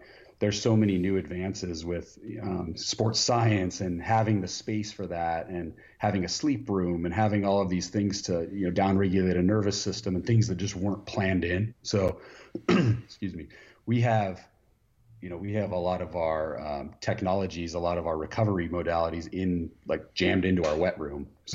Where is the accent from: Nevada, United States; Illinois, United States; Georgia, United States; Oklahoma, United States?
Nevada, United States; Reno; Yeah, I'm from Reno, Nevada. I grew up playing baseball, football in high school